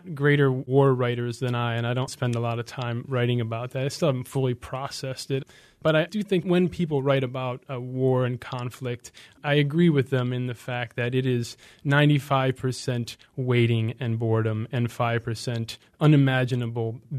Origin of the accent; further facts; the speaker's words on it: New Haven, Michigan, United States; Actually, I grew up in a small town. It was a village back then. It's different now. North of Mount Clemens, a place called New Haven, Michigan, which is a really neat place to grow up